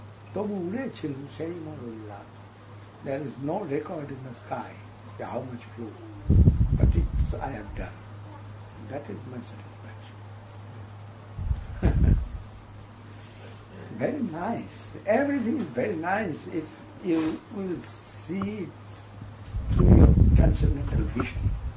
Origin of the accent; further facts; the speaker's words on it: India; English is a second language; moved away as an adult; Now I come out from India within 1.5 years.